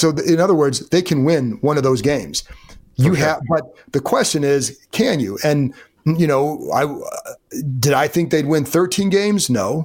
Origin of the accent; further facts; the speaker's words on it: Cleveland, Ohio, United States; I mean, I grew up in Cleveland. I saw it all the time, right?